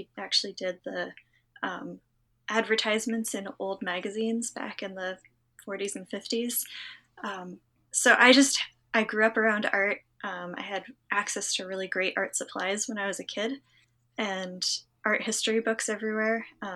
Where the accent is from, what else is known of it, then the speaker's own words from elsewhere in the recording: Massachusetts, United States; I grew up in Western Massachusetts. So like, I kind of describe it like the Shire, like little hills, little rivers, very picturesque.